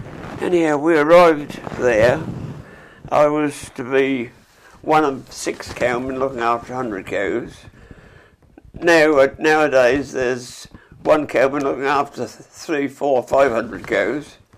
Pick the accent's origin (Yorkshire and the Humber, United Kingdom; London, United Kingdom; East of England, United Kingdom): East of England, United Kingdom; born there; I was born at Hitcher in Suffolk, quite a long time ago.